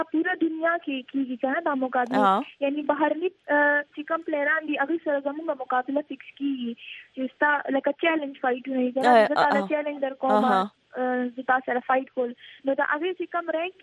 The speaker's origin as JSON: {"language": "Pashto", "town": "Peshawar", "region": "Khyber Pakhtunkhwa", "country": "Pakistan", "tie": "born or raised there", "said": "مونږ خاص د پېښور یو یعنی پېښور کې زما پیدایش زمونږ لکه فیملی هم د پېښور نه ده"}